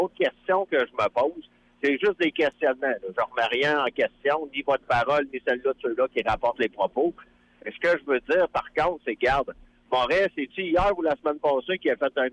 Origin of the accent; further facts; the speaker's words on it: Lévis, Quebec, Canada; moi, je suis du centre-ville de Lévis.